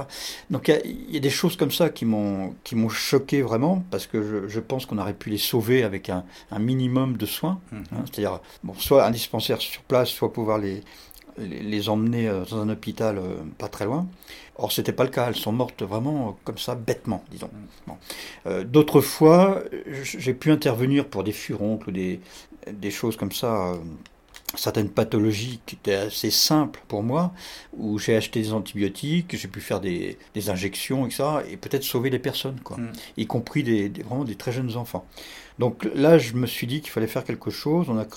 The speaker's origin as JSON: {"language": "French", "region": "Grand Est", "country": "France", "tie": "born there", "said": "je suis français, j'y peux rien si je suis né en Champagne."}